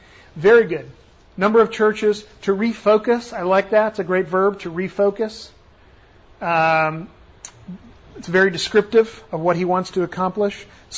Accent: Tennessee, United States; I mean, I come from Tennessee, and a good education in Tennessee is a lot less than a good education in other states

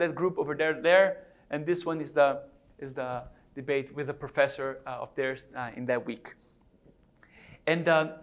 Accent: São Paulo, Brazil; also born or lived in Rome; I grew up in Brazil, São Paulo, Brazil.

